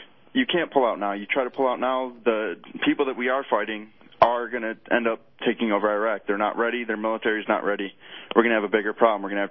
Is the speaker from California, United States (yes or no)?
no; Howell, Michigan, United States; from Howell, Michigan.